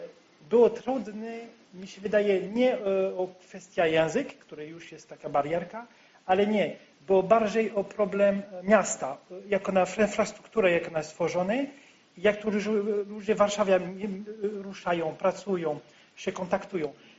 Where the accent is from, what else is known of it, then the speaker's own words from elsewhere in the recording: France; Polish is a second language; now in Poland; ja jestem z Francji i mieszkałem w duże miasta. Małe miasta, ale duże miasta, jak Lyon, to jest metropolitan.